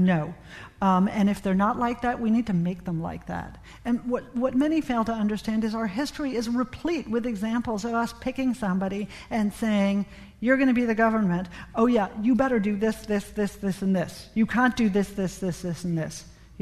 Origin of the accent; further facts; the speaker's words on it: Boston, Massachusetts, United States; I'm from Boston.